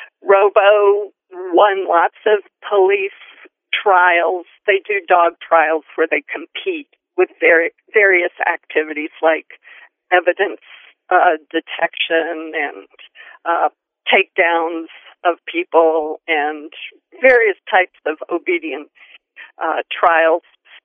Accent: Colorado, United States; I grew up in Colorado. I love the state. I lived on a cattle ranch outside of a very small town that's close to the Continental Divide.

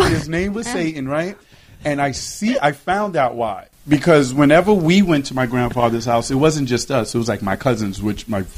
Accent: New York City, New York, United States; I grew up in the Bronx, and I don't know how.

